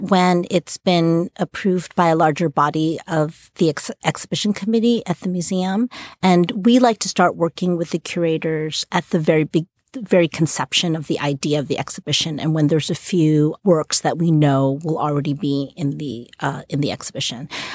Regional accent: New York City, New York, United States; I grew up in New York City, and so I've always had a real fascination with museums.

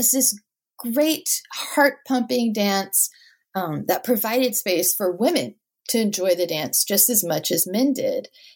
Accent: New Orleans, Louisiana, United States; because I'm from New Orleans and I've read a lot about New Orleans history

